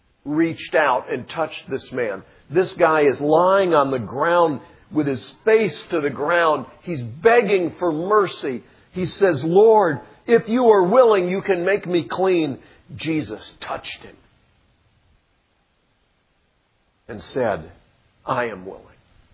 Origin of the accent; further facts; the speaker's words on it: Montreat, North Carolina, United States; I am from Montreat, and I can't think of anything interesting about me except maybe that I'm from here."